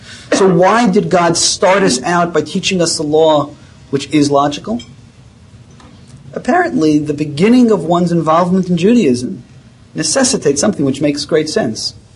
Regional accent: Brooklyn, New York, United States; I grew up in New York, in an area in New York called Brooklyn. The particular neighborhood is known as Bensonhurst.

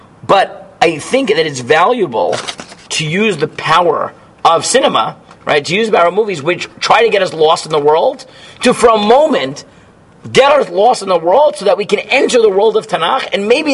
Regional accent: United States; now in Israel; That's because we grew up in America. But here, where you need a state, when you have a state, right, you're forced into these positions that maybe we weren't in growing up in America.

